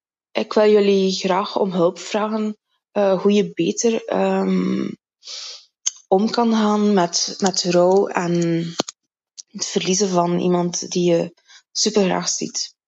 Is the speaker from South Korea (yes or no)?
no; Flanders, Belgium; ik kom uit West-Vlaanderen. Ik probeer op dit moment mijn accent te verstoppen zodat ik een goede indruk op jullie maak.